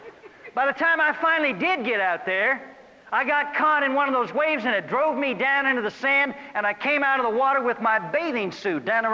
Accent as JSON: {"language": "English", "town": "Seattle", "region": "Washington", "country": "United States", "tie": "born or raised there", "said": "Now, I was raised in Seattle, Washington. I learned to water ski in Puget Sound."}